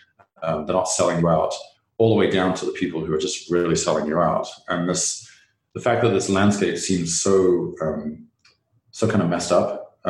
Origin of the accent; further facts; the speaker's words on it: England, United Kingdom; my home country, England